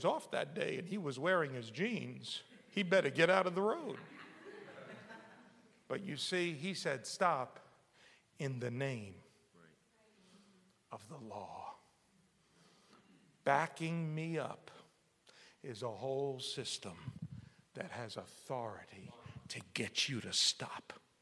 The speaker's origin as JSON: {"language": "English", "town": "Bronx", "region": "New York", "country": "United States", "said": "I could speak quickly. I'm from the Bronx. I could say a lot in a little time."}